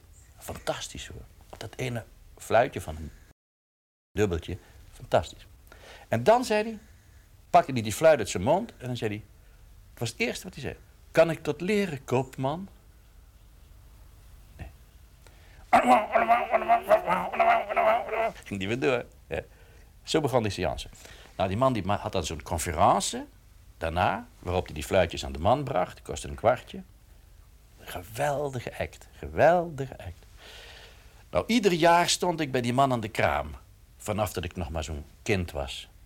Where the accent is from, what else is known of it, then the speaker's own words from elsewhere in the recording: Sittard, Limburg, Netherlands; born there; Ik ben in Sittard geboren, een klein stadje in Zuid-Limburg.